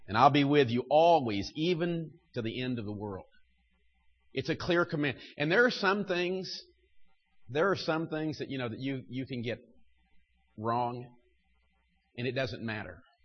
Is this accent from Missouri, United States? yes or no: yes; Missouri, United States; by the way, I'm from Missouri, so you can guess where the bias will, this will be.